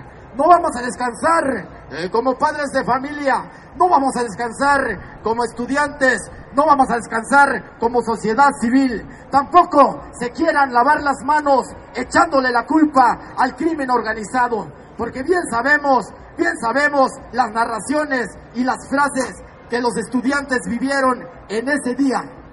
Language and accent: Spanish; Mexico; la bandera que nos representa como mexicanos